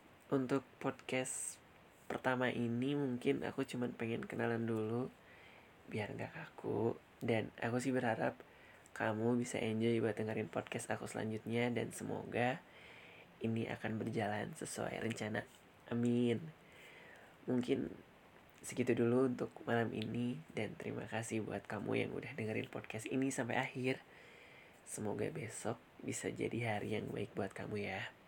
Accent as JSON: {"language": "Indonesian", "town": "Bandung", "region": "West Java", "country": "Indonesia", "tie": "born or raised there", "said": "Aku kelahiran tahun 99 dan umur aku sekarang 20 tahun. Aku lahir dan tinggal di Bandung, meskipun banyak orang yang ngira aku bukan orang Bandung, tapi aku orang Bandung asli"}